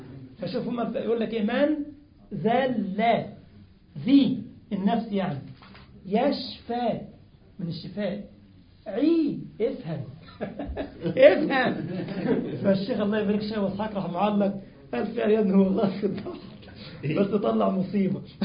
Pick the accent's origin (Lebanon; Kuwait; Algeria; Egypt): Egypt; طرق كتير بقى مسمين عندنا في مصر الطرق والكباري في وزارة اسمها وزارة الطرق والكباري ولا ايه، خرموا لنا البلد